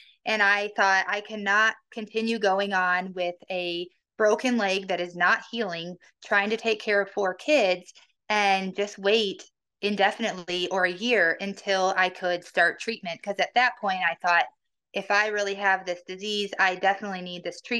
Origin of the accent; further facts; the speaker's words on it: Michigan, United States; I actually had significant running injuries in college where I grew up in Michigan and I actually traveled to Canada to a very specific physical therapist to help me.